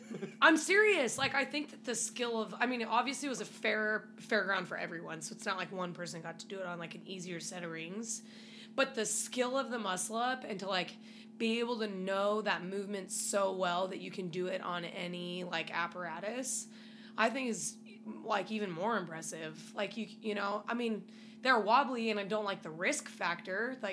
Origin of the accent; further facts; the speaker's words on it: Norway; Oh, yeah, they're not. I'm technically from Norway.